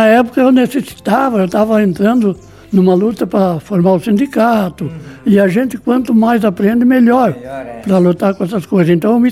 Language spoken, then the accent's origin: Portuguese; Rio Fortuna, Santa Catarina, Brazil; born there; Eu nasci na comunidade do Rio Facão, município do Rio Fortuna.